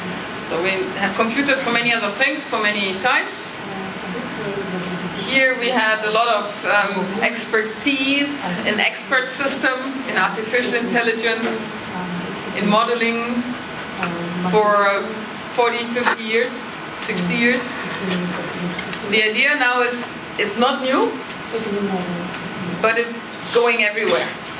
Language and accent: English; Germany; English is a second language; I'm from Germany, right?